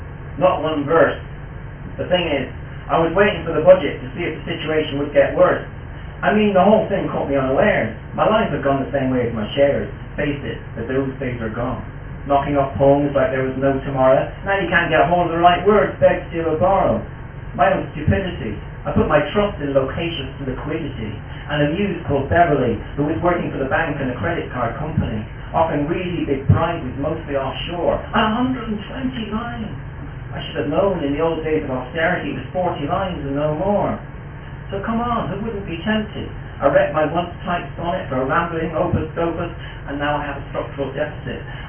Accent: Bristol, South West England, United Kingdom; That I grew up in Bristol, and I was telling our friend over here, when I grew up in Bristol was a tip.

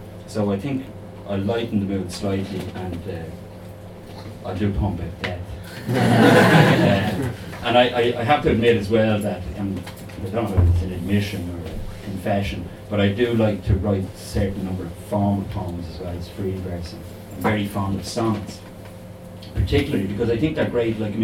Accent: Rush, Leinster, Ireland; he was moved just before I was born to Rush in North County, Dublin, where I was born. And it's like I'm a culty dub. Dublin people don't really think I'm Dublin. And country people think I'm Dublin

